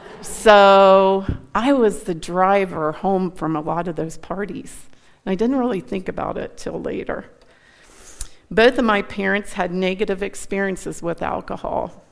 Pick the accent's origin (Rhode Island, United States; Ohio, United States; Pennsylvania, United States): Ohio, United States; Milford Center; I grew up right outside of Milford Center, Ohio, not far from here, on a small 11-acre farm.